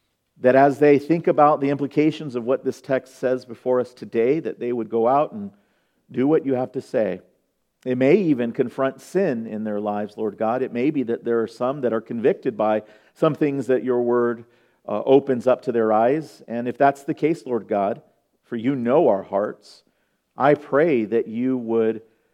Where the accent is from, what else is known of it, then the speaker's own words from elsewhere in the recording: California, United States; I'm from California, so at Disneyland they had a little rubber room